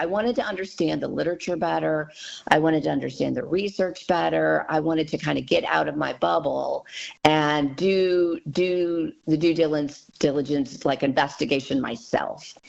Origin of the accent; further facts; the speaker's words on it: Ferguson, Missouri, United States; now in Springfield, United States; So I grew up in Ferguson, and so I was a dietitian in St. Louis for a long time, for about half of my career.